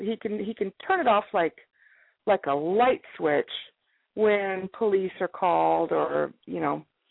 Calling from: Salem, Oregon, United States; I'm calling from Salem, Oregon.

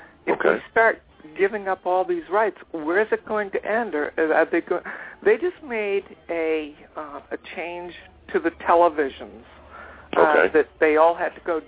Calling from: North Carolina, United States; I'm actually calling from North Carolina.

